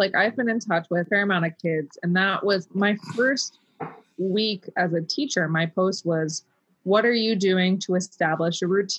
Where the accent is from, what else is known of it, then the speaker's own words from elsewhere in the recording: Indiana, United States; I'm from Indiana, Mary.